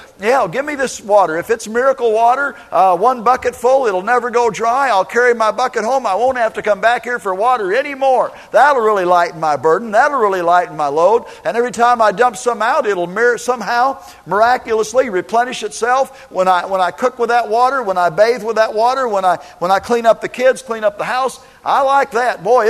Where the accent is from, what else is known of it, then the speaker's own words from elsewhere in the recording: Minneapolis, Minnesota, United States; I remember growing up in Minneapolis, Minnesota, and we had mixed race people that weren't very well liked